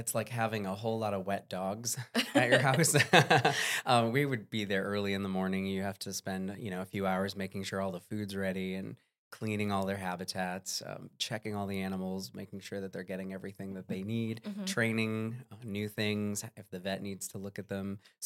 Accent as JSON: {"language": "English", "region": "Massachusetts", "country": "United States", "tie": "born or raised there", "lives_now": "Florida, United States", "said": "Well, I grew up in Massachusetts and I love the ocean."}